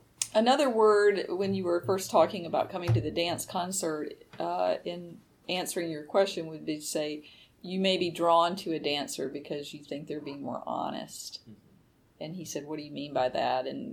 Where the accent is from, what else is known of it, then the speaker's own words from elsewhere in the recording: the South, United States; I was saying growing up in the South, and I am a friendly person